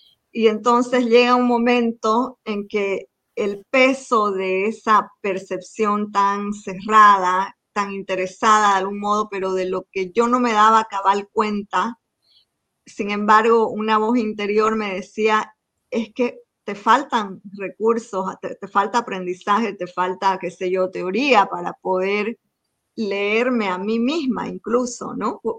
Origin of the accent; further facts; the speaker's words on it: Montero, Santa Cruz, Bolivia; soy de Montero, muy de provincia